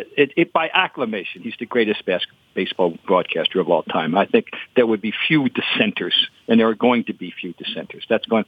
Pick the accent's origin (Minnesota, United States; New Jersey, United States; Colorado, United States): New Jersey, United States; Well, I grew up in New Jersey, as you know, and I remember him as the Dodger, voice Dodger, the Dodgers, WOR.